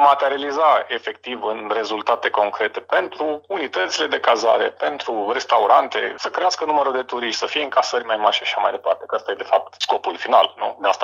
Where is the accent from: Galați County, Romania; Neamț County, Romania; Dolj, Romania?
Neamț County, Romania; Piatra Neamț; now in Tulcea, Romania; Delta fiind motivul pentru care eu m-am stabilit la Tulcea, fiind tulcean prin adopție. Eu provin din Piatra Neamț.